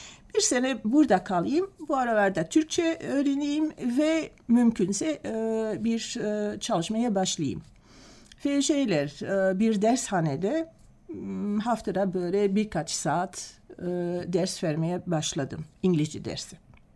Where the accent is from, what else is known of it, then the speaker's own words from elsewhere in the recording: Antwerp, Flanders, Belgium; Ve 1960'da Belçika'da doğdum. Anvers şehrinde. Orada yaşadım, okudum, üniversiteye gittim.